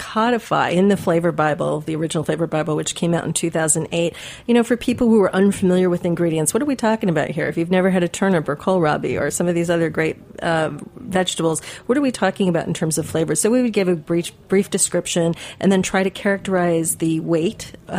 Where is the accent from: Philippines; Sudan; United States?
United States; Midwest; I grew up in the Midwest, as I understand you did too